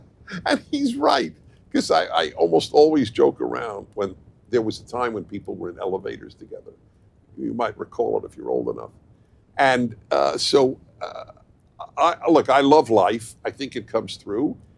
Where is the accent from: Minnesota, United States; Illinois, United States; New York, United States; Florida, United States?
New York, United States; New York City; I grew up in New York, so I go to New York Ranger hockey games every Sunday night that they played at home in New York at Madison Square Garden.